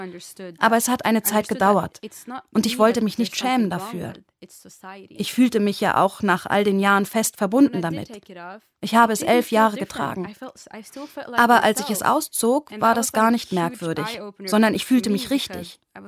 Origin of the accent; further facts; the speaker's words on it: Lebanon; also born or lived in Norway; In meiner eigenen Familie, in meinem Umfeld, in meinem Heimatland Libanon und natürlich in der norwegischen Gesellschaft, in der Schule, mit Freunden.